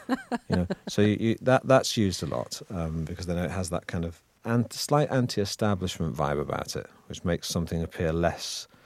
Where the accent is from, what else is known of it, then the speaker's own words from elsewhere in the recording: Manchester, North West England, United Kingdom; accent: northern; I'm from Manchester, so I have a northern accent, a regional accent, which is what it was, quite pronounced.